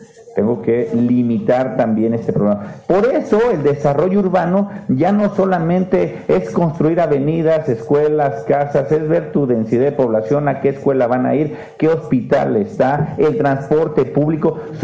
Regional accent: Guanajuato, Mexico; yo soy de Guanajuato, nosotros podíamos extraer agua a 70 metros

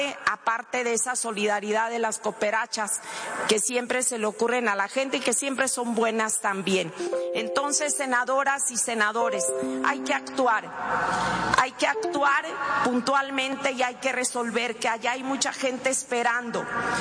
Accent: Baja California Sur, Mexico; Yo vengo de Baja California Sur, acabamos de pasar el huracán Norma

